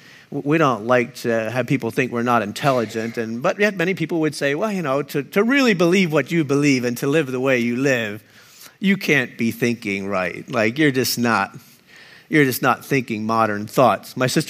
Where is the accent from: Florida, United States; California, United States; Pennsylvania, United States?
Pennsylvania, United States; Ephrata; And I grew up in Lancaster County here. Well, the first 13 years of my life, I lived in close to Ephrata.